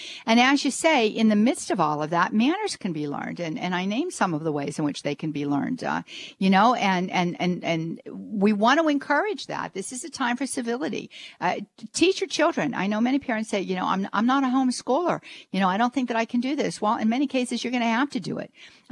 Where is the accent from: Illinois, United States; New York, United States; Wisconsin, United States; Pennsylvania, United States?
Pennsylvania, United States; Pittsburgh; She's from Pittsburgh, Pennsylvania. Oh my goodness. That's my hometown.